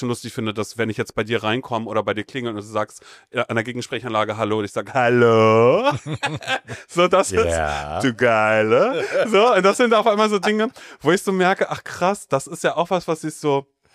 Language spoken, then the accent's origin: German; North Rhine-Westphalia, Germany; born there; ich komme ja aus Nordrhein-Westfalen, gebürtig